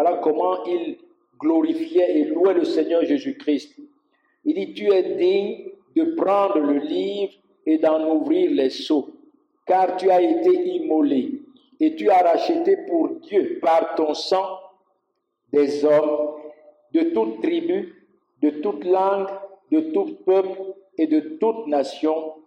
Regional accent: Cameroon; Je suis Camerounais, lui il est Éthiopien, moi je suis Camerounais

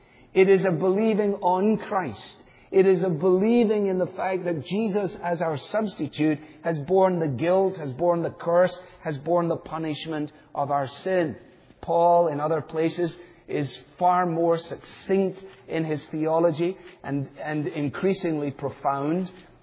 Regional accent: United States; I'm used to paying my own way. I am an American, after all.

